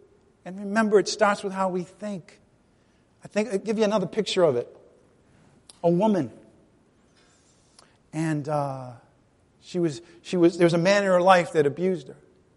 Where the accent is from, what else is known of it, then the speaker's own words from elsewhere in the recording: Rhode Island, United States; I wanted you to pronounce it because I'm from Rhode Island and I have trouble with R.